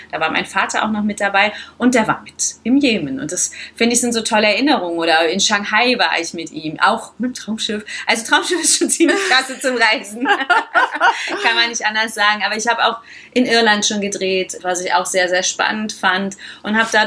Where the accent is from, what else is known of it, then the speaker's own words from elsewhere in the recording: Cologne, North Rhine-Westphalia, Germany; Ich bin Kölnerin